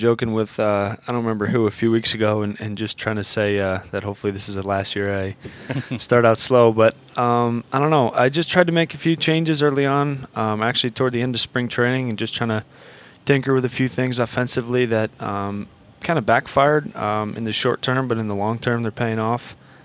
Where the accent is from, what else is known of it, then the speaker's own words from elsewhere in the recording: East Longmeadow, Massachusetts, United States; East Longmeadow.